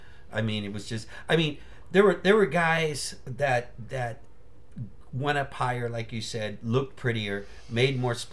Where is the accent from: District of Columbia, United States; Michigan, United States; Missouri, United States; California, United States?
California, United States; San Francisco; I mean, I grew up in San Francisco